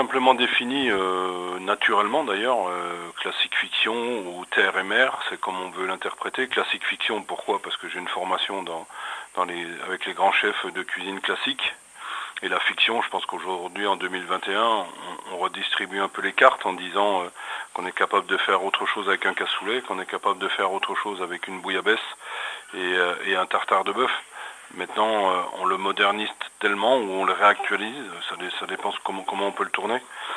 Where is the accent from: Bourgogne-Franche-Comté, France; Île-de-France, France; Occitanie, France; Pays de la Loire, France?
Bourgogne-Franche-Comté, France; je suis originaire du Jura, d'un petit village de 450 à 500 habitants.